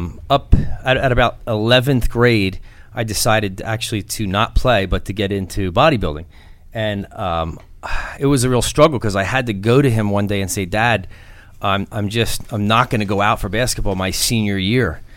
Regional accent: Morrisville, Pennsylvania, United States; Morrisville, Pennsylvania, Bucks County, PA.

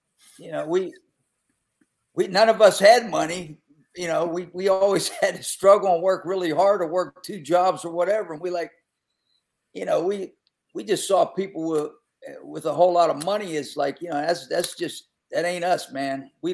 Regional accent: Pennsylvania, United States; Like, you know, I grew up in Western PA. You know, both my grandfathers were coal miners. My whole family's nothing but blue collar. I worked in the steel mill growing up in the summertime.

